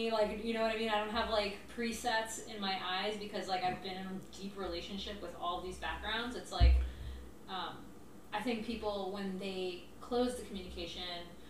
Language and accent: English; New York, United States; I grew up in Greenwich Village, my babysitter Joey was gay.